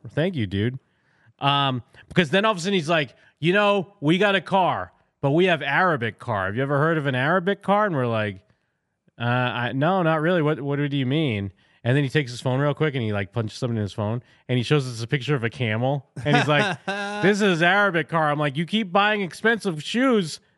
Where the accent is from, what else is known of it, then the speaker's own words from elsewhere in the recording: Palo Alto, California, United States; I'm from Palo Alto as well.